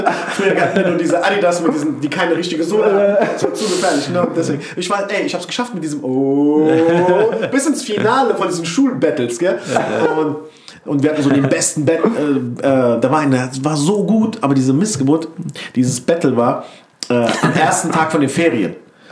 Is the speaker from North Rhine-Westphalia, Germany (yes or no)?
no; Mainz-Kostheim, Hesse, Germany; ich komme aus Mainz-Kostheim, aber ich sage mal Wiesbaden.